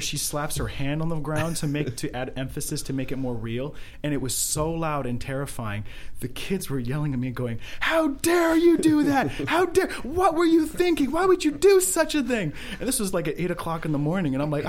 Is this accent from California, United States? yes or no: yes; Thousand Oaks, California, United States; So it was just a really irreplaceable experience, and especially to do it in my hometown. I mean, you can't beat that. I mean, I grew up performing on that stage as a pianist.